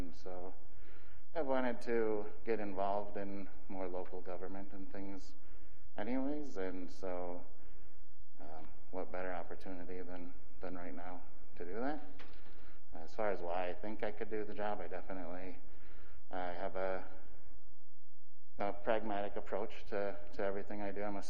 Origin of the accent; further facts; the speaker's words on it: Michigan, United States; We grew up in Michigan, needed to be near water